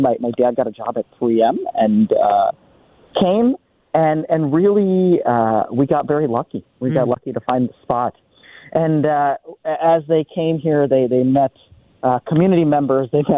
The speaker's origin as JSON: {"language": "English", "region": "Minnesota", "country": "United States", "tie": "born or raised there", "said": "You know, I grew up here in Minnesota. I grew up in the Twin Cities. My folks immigrated to the Twin Cities in 1980 to the United States in 1972, and then a few years later moved to Minnesota."}